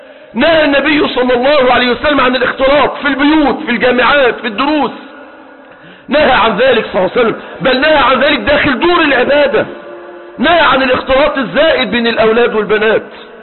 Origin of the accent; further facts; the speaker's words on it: Egypt; بل عندنا في مصر 12 مليون شاب وفتاة وصلوا 30 سنة وما تزوجوش